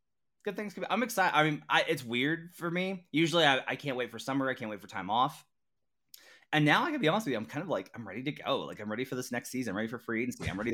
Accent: Missouri, United States; Boo, I'm from Missouri.

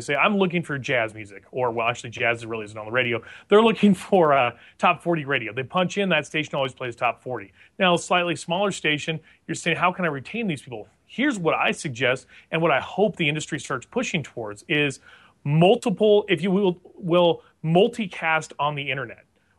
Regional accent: La Junta, Colorado, United States; I like to use small towns like the town I grew up in La Junta, Colorado, where there's about 8,000 people or so.

